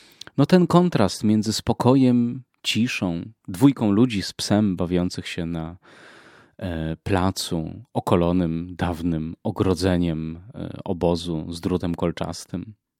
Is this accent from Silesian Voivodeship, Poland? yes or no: yes; Cieszyn, Silesian Voivodeship, Poland; był rodowitym Cieszyniakiem, zatem moim krajanem